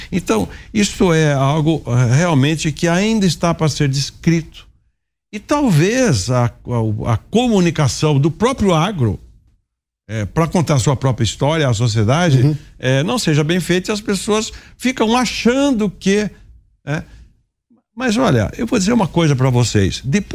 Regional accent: Araras, São Paulo, Brazil; eu vou lá para Araras, minha terra, vou jogar futebol

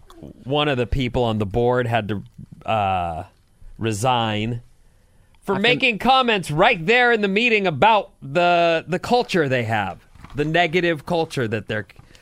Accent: Utah, United States; And I'm from Utah. I can answer all your questions.

